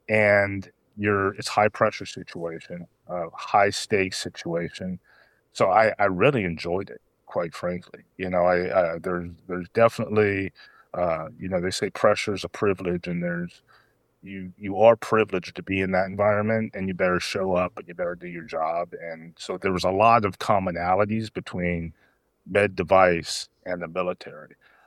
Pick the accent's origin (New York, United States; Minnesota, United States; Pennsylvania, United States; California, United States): California, United States; Oakdale; So I grew up in Oakdale, California. I had no idea what medical device was at the time.